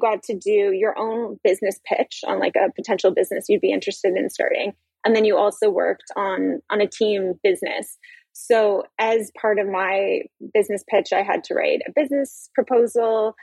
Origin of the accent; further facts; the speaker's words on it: Halifax, Nova Scotia, Canada; now in Toronto, Canada; I'm from Halifax originally, and I moved to Toronto.